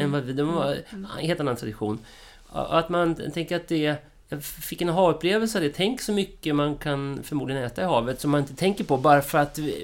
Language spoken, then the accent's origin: Swedish; Gamleby, Kalmar County, Sweden; born there; jag är född på Östersjön i Gamleby som ligger norr om Västervik.